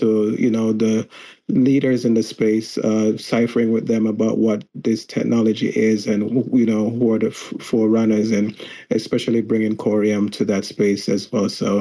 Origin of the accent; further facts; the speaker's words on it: Jamaica; now in United States; I'm Jamaican born and raised. I've been in the United States close to 20 years now.